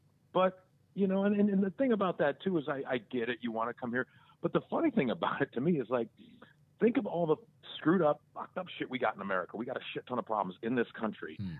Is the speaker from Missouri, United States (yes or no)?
no; Charlotte, North Carolina, United States; I grew up in Charlotte, but I've only been to Wilmington once.